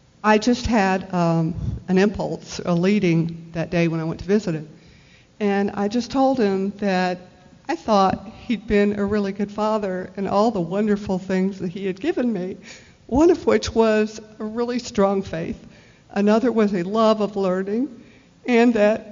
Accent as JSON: {"language": "English", "town": "Newnan", "region": "Georgia", "country": "United States", "said": "from Noonan, Georgia, and a grateful member of Al-Anon."}